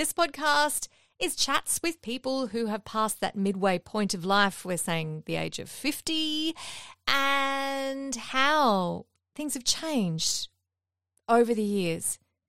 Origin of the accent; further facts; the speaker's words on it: Queensland, Australia; I'm originally from Queensland, Graham.